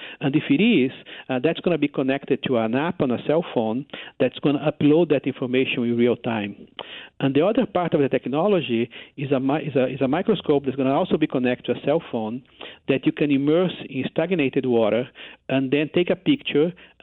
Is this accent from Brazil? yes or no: yes; Brazil; English is a second language; because I'm from Brazil, I'm very familiar with these kinds of mosquito-borne outbreaks that we have in Brazil every year.